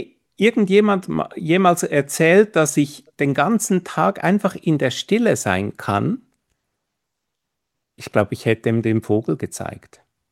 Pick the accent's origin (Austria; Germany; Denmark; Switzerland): Switzerland; als Schweizer